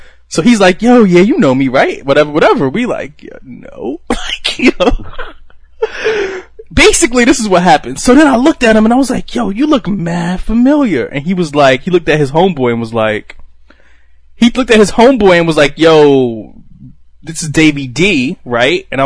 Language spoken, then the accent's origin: English; Brooklyn, New York, United States; And I was like, yo, I'm from Brooklyn.